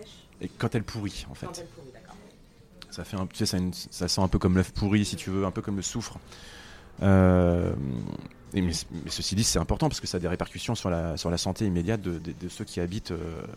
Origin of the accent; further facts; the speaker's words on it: Brittany, France; Je suis un peu chauvin, je suis breton aussi.